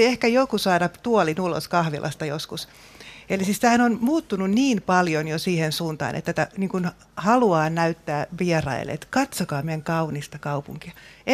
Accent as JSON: {"language": "Finnish", "town": "Helsinki", "region": "Uusimaa", "country": "Finland", "said": "mä oon Helsingistä"}